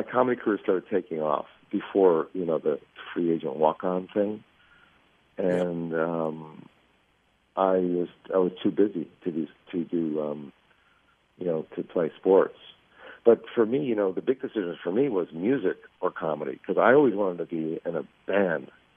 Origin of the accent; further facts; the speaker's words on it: Bridgeport, Connecticut, United States; He grew up in Hartford. I grew up in Bridgeport, Connecticut.